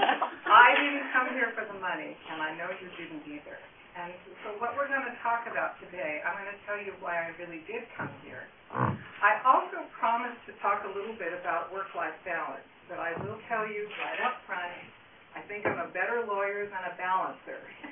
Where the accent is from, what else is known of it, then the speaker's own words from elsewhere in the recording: Albany, California, United States; I grew up in Albany, just down the road a little bit. I learned how to roller skate with a key in the parking lot of the Bank of America just off of Solano.